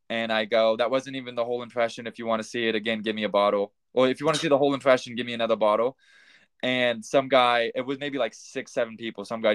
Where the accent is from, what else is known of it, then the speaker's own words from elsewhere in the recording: Kansas, United States; well, back in Kansas, I'm from Kansas.